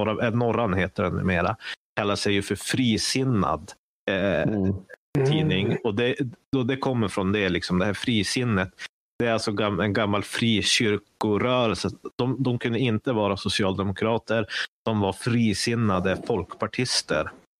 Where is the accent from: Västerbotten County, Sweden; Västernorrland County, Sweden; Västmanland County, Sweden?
Västerbotten County, Sweden; Och där jag kommer ifrån, norra Västerbotten, här är det ju alltså totalt sosseland.